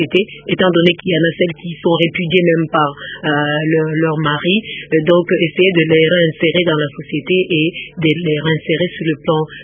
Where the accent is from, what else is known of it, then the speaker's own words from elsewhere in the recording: Chad; Je viens du Tchad, où j'ai échappé de justesse à la guerre